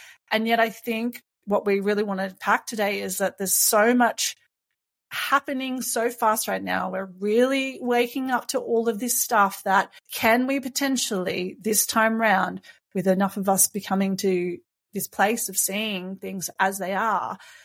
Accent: Australia; yes, I'm from Australia, and you know, not primarily living by what happens in the US.

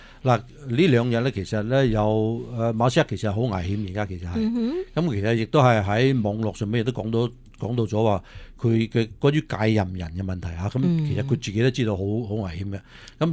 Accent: San Francisco, California, United States; 嚟检验下我哋加州啊，检验下我哋呢一个三藩市啊

